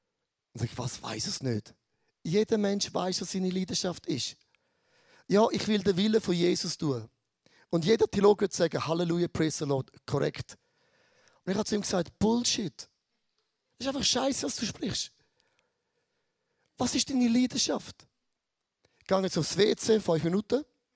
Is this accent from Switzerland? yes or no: yes; St. Gallen, Switzerland; Ich komme aus dem Rheintal und ein Rheintaler ist im Rheintal geboren und stirbt am Rheintal.